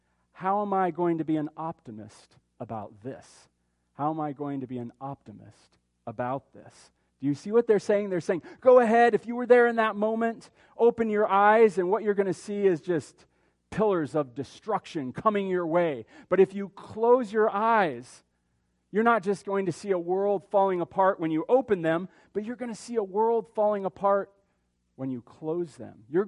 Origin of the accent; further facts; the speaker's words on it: Lincoln, United States; now in Bozeman, United States; Yes, I'm from Lincoln, but more recently from Bozeman, where I pastor.